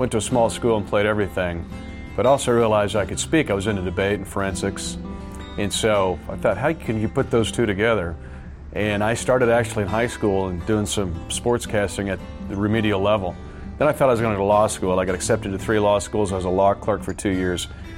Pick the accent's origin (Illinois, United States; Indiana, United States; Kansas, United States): Kansas, United States; Smith Center; there's a New York Times bestseller written about where I grew up in Smith Center. It's called Our Boys, and it does give everyone a flavor of what it's like to be there. It's not close to anything.